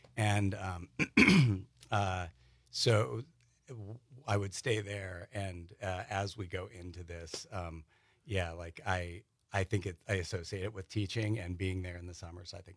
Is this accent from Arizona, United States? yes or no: no; Brooklyn, New York, United States; moved away as an adult; now in Wisconsin, United States; No, so Door County for me, I'm an implant. I came here from Brooklyn. My wife is from Wisconsin.